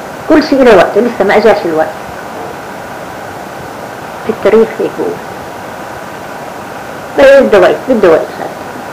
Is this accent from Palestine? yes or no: yes; Palestine; احنا في بلادنا اسمنا فلسطين، اسم بلادنا فلسطين.